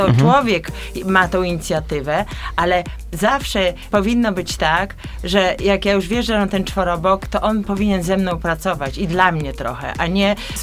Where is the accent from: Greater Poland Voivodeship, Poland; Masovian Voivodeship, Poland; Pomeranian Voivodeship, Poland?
Masovian Voivodeship, Poland; Warsaw; Zupełnie nie przebywałam wśród tych zwierząt, bo jestem z Warszawy, z dużego miasta, z bloku, więc w ogóle nie.